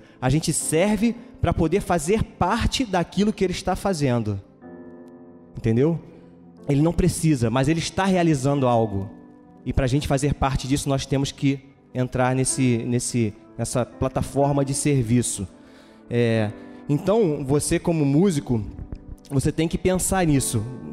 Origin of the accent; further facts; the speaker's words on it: Rio de Janeiro, Brazil; accent: carioca; às vezes a gente é carioca, né? O R às vezes embola